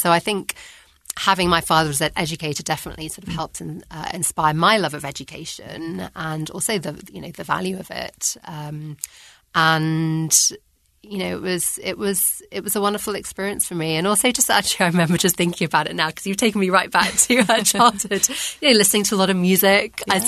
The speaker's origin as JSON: {"language": "English", "region": "London", "country": "United Kingdom", "tie": "born or raised there", "also_born_or_lived": "Cambridge", "said": "So I grew up in London."}